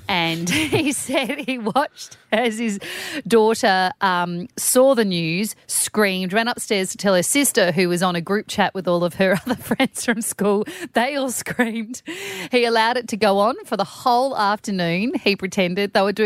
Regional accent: Australia; This is a fun bit of … news that I love, given

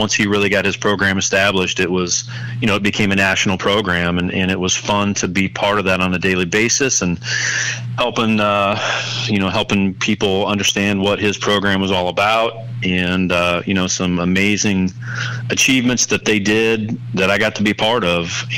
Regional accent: Lincoln, Nebraska, United States; because I grew up in Lincoln, Nebraska, and yes, I was brainwashed as a child because that's all they have up there

